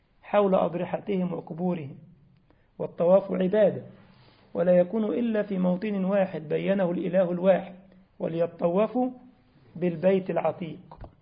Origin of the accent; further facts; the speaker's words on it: Egypt; وعندنا في بلدنا مصر على سبيل المثال يأتون من جنوبها من الصعيد يحملون العجول لسيدي فلان وسيدي علان